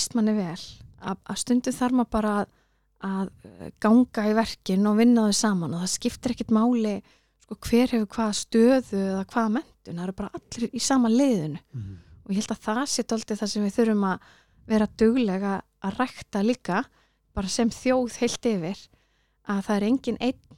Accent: Reykjavík, Capital Region, Iceland; Ég árbæðingur, ég er elst upp í Hraunbænum og í Selásnum og síðan er ég svo mikið í sveit hjá ömmun og afa sem átti bóndabæ.

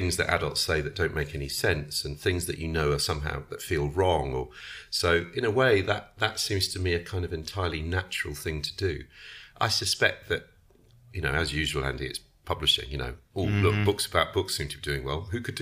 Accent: England, United Kingdom; I mean, I'm English, I reasonably well read anything.

